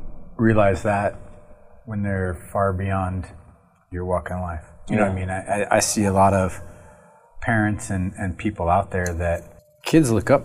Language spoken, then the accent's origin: English; Iowa, United States; I didn't grow up in the Des Moines area. I grew up in Iowa, but in a town on a river that's a little poorer, you know